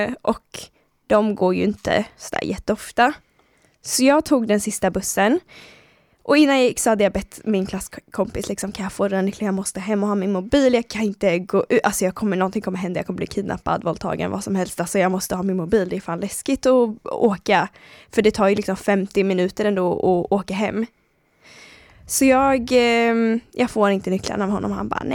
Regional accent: Karlskoga, Örebro County, Sweden; accent: Karlskoga; jag är från Karlskoga. Jag gick gymnasiet i en annan stad, Örebro, som är lite större än Karlskoga.

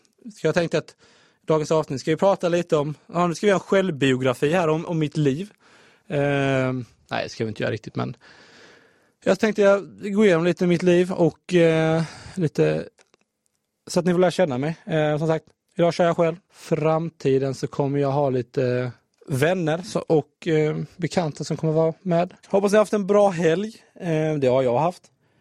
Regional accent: Halmstad, Halland County, Sweden; jag har gjort en provpodd innan när jag var hemma i Halmstad. Med en kompis från gymnasiet.

